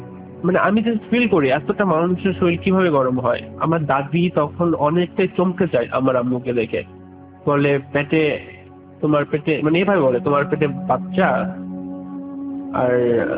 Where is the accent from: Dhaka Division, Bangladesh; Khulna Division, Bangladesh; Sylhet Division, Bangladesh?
Dhaka Division, Bangladesh; Hamidpur; now in Kuwait; আমি টাঙ্গাইল জেলার কালিয়াটি থানার হামিদপুর গ্রামে বাস করি। মূলত কারণ এখন আমি প্রবাসী, মানে আমি কোয়েতে আছি।